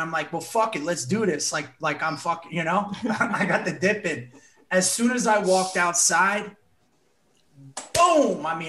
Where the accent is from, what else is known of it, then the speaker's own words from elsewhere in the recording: New Jersey, United States; also born or lived in South Florida; I grew up in North Jersey and then went to high school in South Florida.